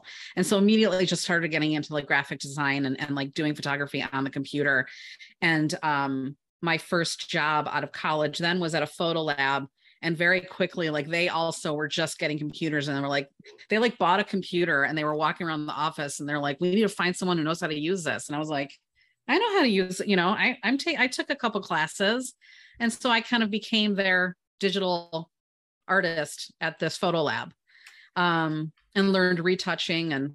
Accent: Chicago, Illinois, United States; I grew up on the South Side, but have lived on the North Side now.

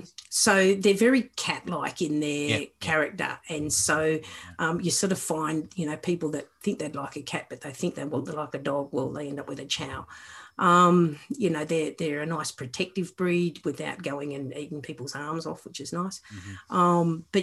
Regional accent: Wagga Wagga, New South Wales, Australia; born there; I mean, I was born in Wagga Wagga

